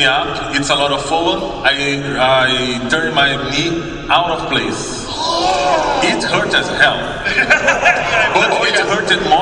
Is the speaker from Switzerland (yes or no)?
no; Brazil; We are from Brazil, we are not as welfare as you guys.